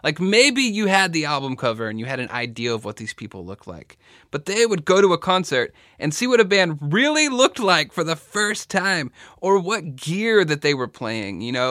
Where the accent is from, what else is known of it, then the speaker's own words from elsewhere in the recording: Texas, United States; I'm from the South, I'm from Texas, I say Bachman.